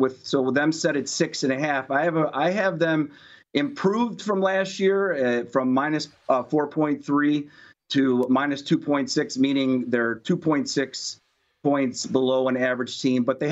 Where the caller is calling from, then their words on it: Rochester, New York, United States; Rochester, upstate New York.